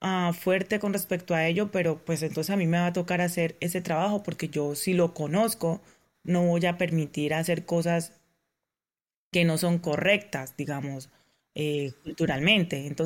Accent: Colombia; por ejemplo, en mi país, o sea, como en el Colombia normal

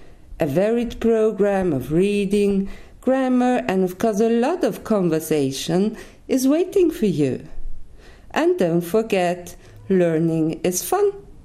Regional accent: Vienna, Austria; born there; English is a second language; I was born in Vienna. I studied languages at the University of Vienna.

